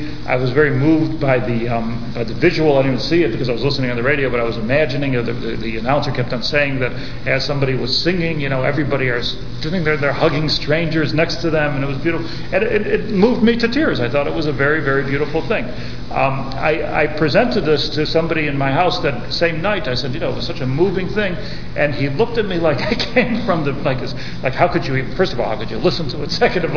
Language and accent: English; United States; because of this cultural difference, I being the American in this case